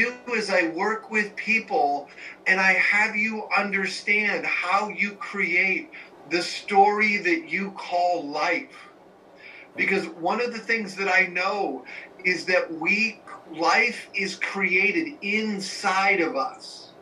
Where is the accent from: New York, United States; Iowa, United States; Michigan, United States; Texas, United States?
Iowa, United States; also born or lived in Santa Cruz, California / Illinois / Idaho / Utah; Well, first off … I was born in Santa Cruz, California, raised in Iowa. I stayed there through college after college.